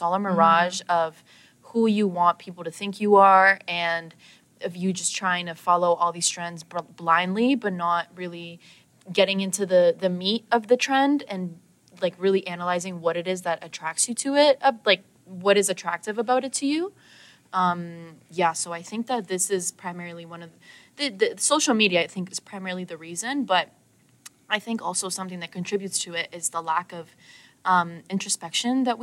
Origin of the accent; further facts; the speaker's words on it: Colombia; moved away; I'm originally from Colombia, like South America, Colombia.